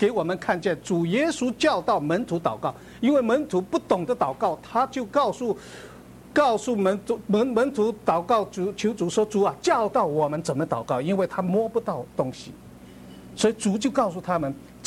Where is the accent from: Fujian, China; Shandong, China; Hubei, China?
Fujian, China; 我是福建人啊，福建人我们叫父亲叫什么呢？不是像北方叫爹啊娘啊，我们叫什么？叫阿爸、阿母。